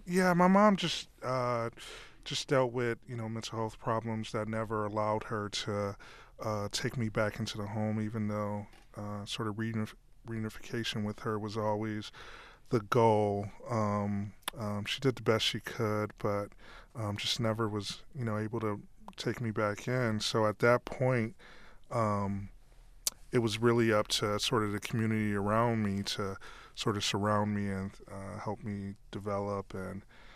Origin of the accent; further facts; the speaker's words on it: New York, United States; because I was from New York State and she was the senator from New York, that I was placed in her office.